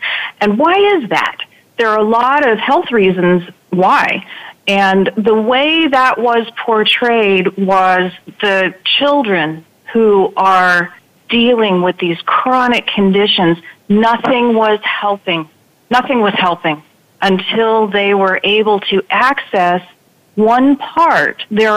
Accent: San Diego, California, United States; born there; Well, I was born in San Diego to a military family.

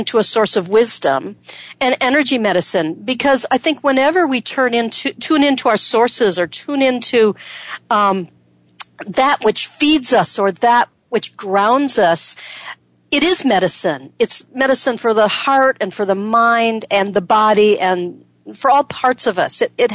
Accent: Michigan, United States; because I'm from Michigan and we didn't do things like that then there

